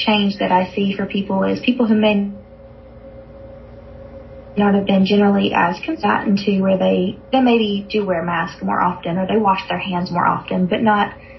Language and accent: English; the South, United States; being a Southerner, I tend to lean away from more of the left-geared news sources